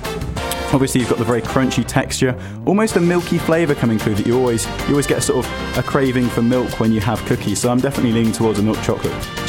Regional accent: Birmingham, West Midlands, United Kingdom; I'm from Birmingham.

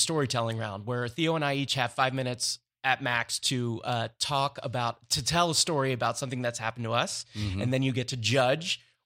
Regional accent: Philadelphia, Pennsylvania, United States; Especially because I'm from Philly and my mom went to the same school as him.

